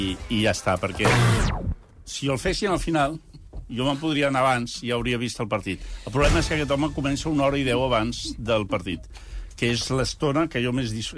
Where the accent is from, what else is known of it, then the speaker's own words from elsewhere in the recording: Catalonia, Spain; com a catalans